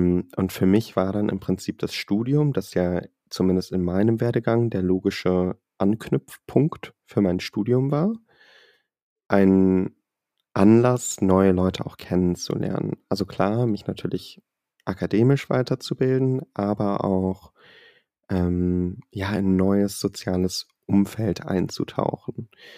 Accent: Singapore; Also ich bin eher in Singapur aufgewachsen, habe da auch mein Abitur gemacht.

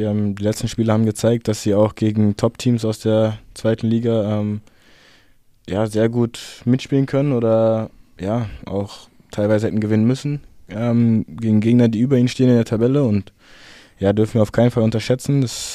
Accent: Berlin, Germany; Ich meine, ich bin ein paar hundert Meter da vom Olympiastadion entfernt, bin ich groß geworden, bin ich aufgewachsen

